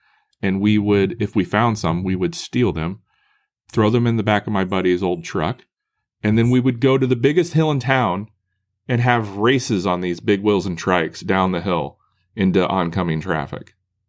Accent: Iowa, United States; I grew up in Iowa, which is also a very flat state. But where I lived, the city I lived, it has hills.

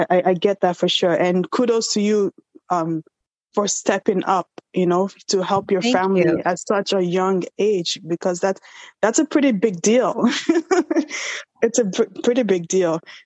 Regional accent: Nigeria; I'm from Nigeria, and in Nigeria, we grew up fast.

